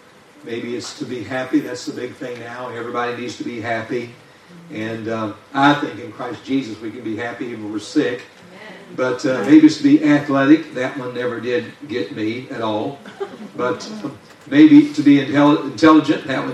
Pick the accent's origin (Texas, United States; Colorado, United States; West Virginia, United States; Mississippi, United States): West Virginia, United States; But, I'm from West Virginia. We follow both sides of Mason Dixon.